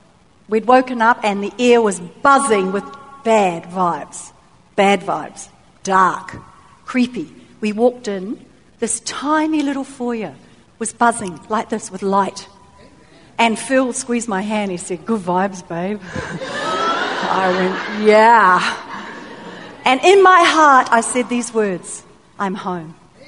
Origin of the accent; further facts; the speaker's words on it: New Zealand; I'm from New Zealand, from a farming community.